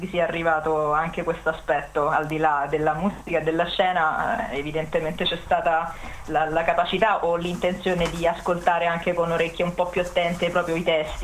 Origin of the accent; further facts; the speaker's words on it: Rome, Lazio, Italy; sono una cantante e produttrice romana